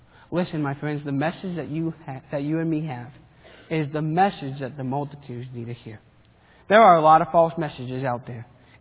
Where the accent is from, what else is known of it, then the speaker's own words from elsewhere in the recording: Argentina; and I remember growing up in Argentina as a boy